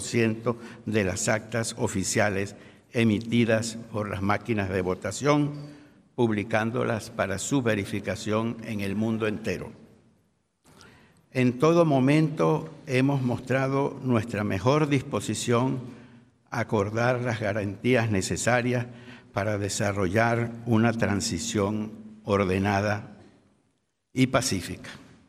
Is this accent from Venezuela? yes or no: yes; Venezuela; Fue así como los venezolanos logramos organizar en el año 2023 una elección primaria totalmente ciudadana.